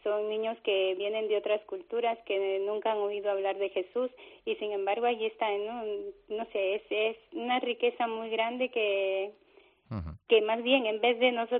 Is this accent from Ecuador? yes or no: no; Guatemala; now in Spain; cuando cumplí 15 años más o menos, fueron unas hermanas de aquí de España a fundar a mi pueblo